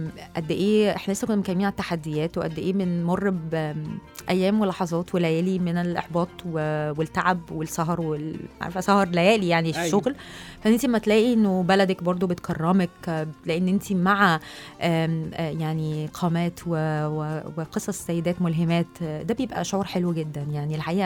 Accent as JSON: {"language": "Arabic", "country": "Egypt", "said": "واحنا فعلا مصريين موجودين في كل البلاد"}